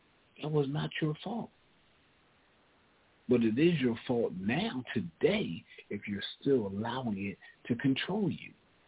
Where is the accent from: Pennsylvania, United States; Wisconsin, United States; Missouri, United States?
Pennsylvania, United States; Philadelphia; I already told y'all I was born and raised in Philly.